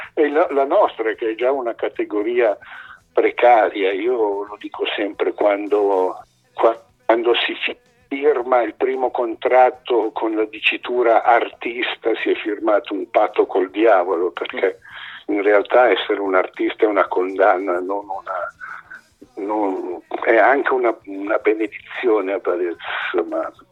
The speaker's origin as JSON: {"language": "Italian", "region": "Lombardy", "country": "Italy", "said": "io sono lombardo e non solo, sono di origini bergamasche, i miei cugini, i miei parenti sono tutti a Bergamo"}